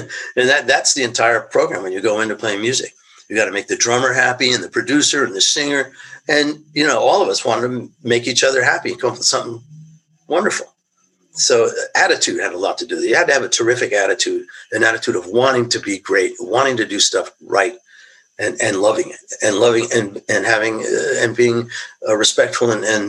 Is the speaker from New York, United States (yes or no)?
yes; New York, United States; went to high school in Westchester County, about 20 minutes outside of Manhattan. That's where I grew up. I was born in New York, but then my family moved to Westchester.